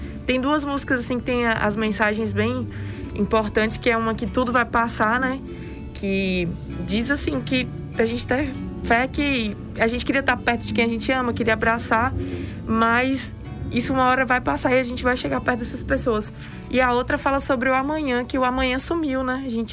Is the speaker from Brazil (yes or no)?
yes; Guanambi, Bahia, Brazil; aqui de Guanambi.